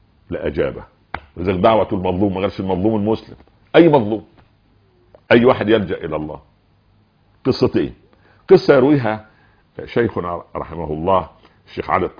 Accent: Egypt; في الفلاحين عندنا في الأرياف وفي البدو وفي الصعيد عندنا في مصر

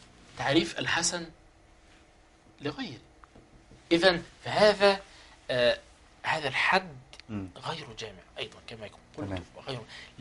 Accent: Egypt; عندنا في مصر

